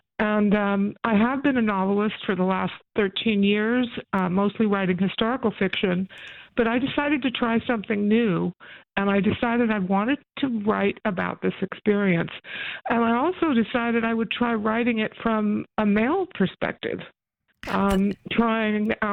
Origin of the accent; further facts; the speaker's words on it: California, United States; Like the protagonist in the novella, I was from California, which is about as far away from this part of the world as you can be.